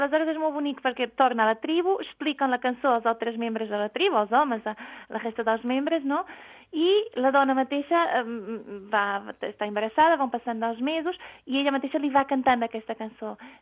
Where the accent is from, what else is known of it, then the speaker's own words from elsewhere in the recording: Portugal; Catalan is a second language; moved away as an adult; now in Spain; No, jo sóc portuguesa i des de l'any 99 que vaig venir a Catalunya a fer Erasmus, com passa molta gent, ja m'hi vaig quedar, no?